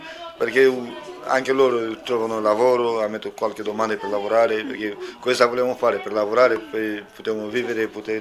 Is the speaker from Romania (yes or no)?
yes; Romania; Sono marrone di razza. Io non voglio dire che sono un'altra nazionalità. Sono romeno, rom, zingaro